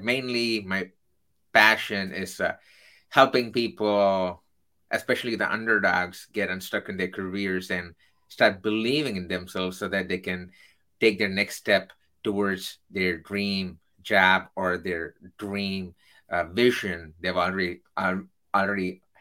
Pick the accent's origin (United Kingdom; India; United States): India; Chennai, Tamil Nadu; So I come from Chennai, which is in the southern part of India.